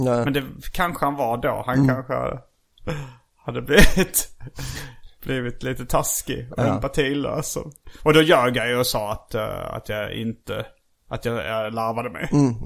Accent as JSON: {"language": "Swedish", "region": "Skåne", "country": "Sweden", "accent": "Scanian"}